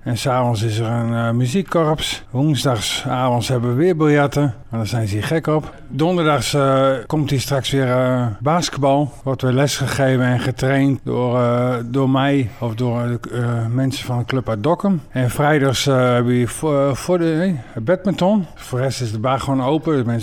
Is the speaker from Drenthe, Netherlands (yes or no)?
no; Hempenstearns, Friesland, Netherlands; born there; ik ben geboren in Hempenstearns, net buiten Leeuwarden.